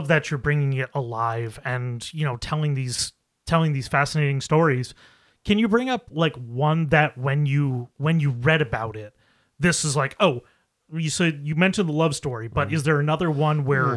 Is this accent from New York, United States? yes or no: yes; Buffalo, New York, United States; Like, I grew up in the Buffalo area, and I remember you hear all about the locks